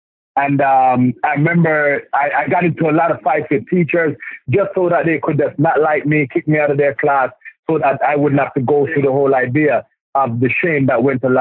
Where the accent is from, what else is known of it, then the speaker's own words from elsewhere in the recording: Jamaica; I had all aunties that I grew up with in Jamaica.